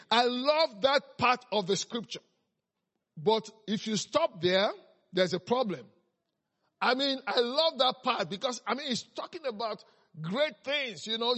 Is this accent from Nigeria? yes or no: yes; Nigeria; also born or lived in Europe; I'm from Africa. I'm from Nigeria. I've been in many parts of the world. I lived in Europe for 6 years.